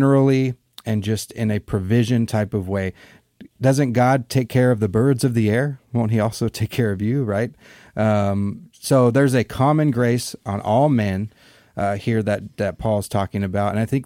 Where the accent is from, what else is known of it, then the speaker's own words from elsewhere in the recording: United States; I think sometimes as an American, we seem to dismiss.